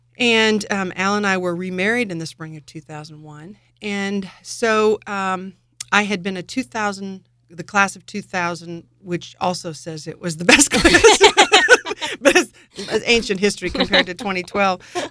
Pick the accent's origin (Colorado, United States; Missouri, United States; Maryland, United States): Missouri, United States; St. Louis; also born or lived in East Coast / Midwest / West Coast; Well, I grew up moving quite a bit because my father was with Monsanto. And so we moved from the East Coast to the Midwest, to the West Coast, back to the East Coast, and then eventually landed in St. Louis. And that's where I went to junior high and high school.